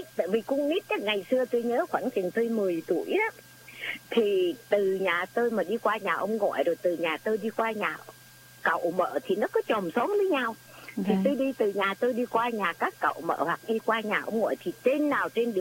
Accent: Huế, Thừa Thiên Huế, Vietnam; Trong gia đình chúng tôi á thì chỉ có một cái là chơi sâm hường vì chúng tôi là người Huế.

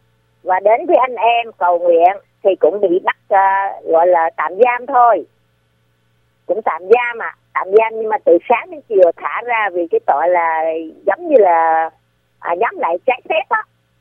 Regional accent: Phú Yên, Vietnam; Dạ, ở Phú Yên. Quê tôi là ở Phú Yên.

